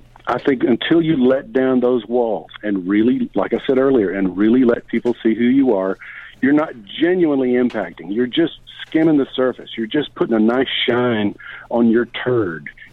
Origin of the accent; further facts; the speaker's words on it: Texas, United States; now in Nashville, United States; I'm living in Nashville. You know, I'm up to my eyeballs in country music. I grew up in Texas. It is who I am.